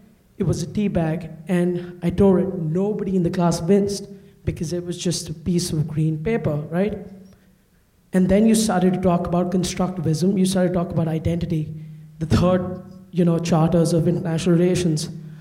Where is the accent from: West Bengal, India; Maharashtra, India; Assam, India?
West Bengal, India; Kolkata; West Bengal isn't, I'm from Calcutta.